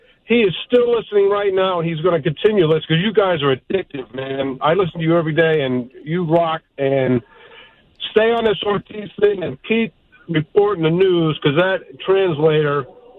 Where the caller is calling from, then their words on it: Ohio, United States; he's in California and I'm in Ohio, and that's all I'm going to say.